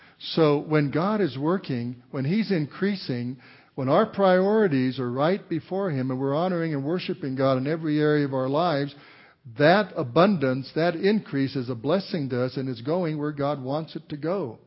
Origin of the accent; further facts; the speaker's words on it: Walsenburg, Colorado, United States; I grew up in Walsenburg, Colorado. You know, my dad worked hard. He worked in the mines